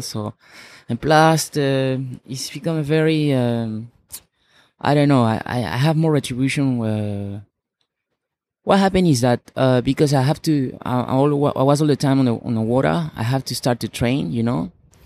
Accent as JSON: {"language": "English", "region": "Lima", "country": "Peru", "tie": "born or raised there", "also_born_or_lived": "France", "second_language": "English", "lives_now": "Australia", "said": "I'm a guy from Lima, Peru, born and bred in Lima, Peru."}